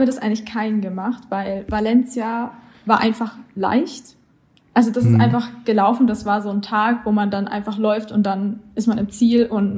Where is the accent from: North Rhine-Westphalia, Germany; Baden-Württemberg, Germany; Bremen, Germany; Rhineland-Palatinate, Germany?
Baden-Württemberg, Germany; Iffezheim; ich komme aus Iffelsheim.